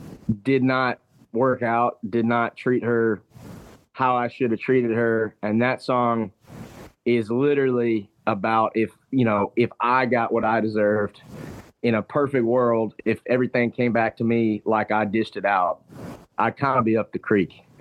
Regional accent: Fayetteville, Georgia, United States; And I'm this kid from Fayetteville, Georgia that grew up in a cul-de-sac.

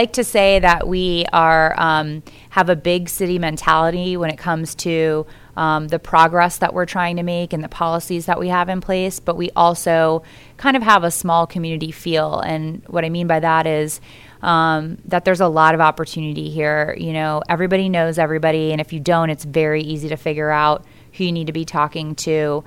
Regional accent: St. Petersburg, Florida, United States; I was born and raised in St. Petersburg. I went through all the public schools, started out at Childs Park Elementary and then went to Southside and then, you know, finally St. Pete High.

